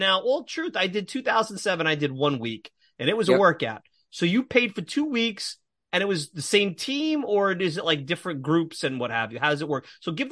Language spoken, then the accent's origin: English; Brooklyn, New York, United States; I grew up in Brooklyn, so maybe a little bit of that sponge ball